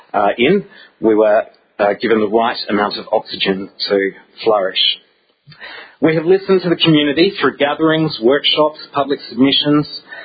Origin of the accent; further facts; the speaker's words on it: Perth, Western Australia, Australia; Growing up in Perth